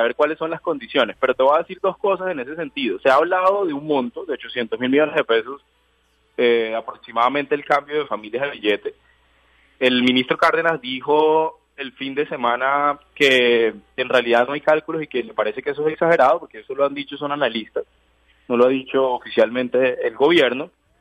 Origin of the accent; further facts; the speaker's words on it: Valledupar, Cesar, Colombia; Es de mi ciudad, yo soy de Valledupar.